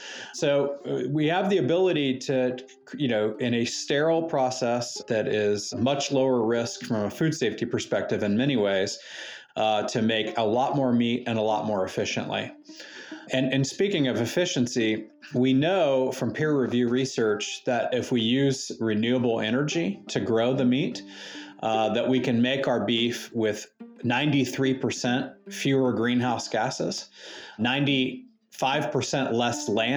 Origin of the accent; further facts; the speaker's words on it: United States; And I'm an American, and looking at the U.S. in particular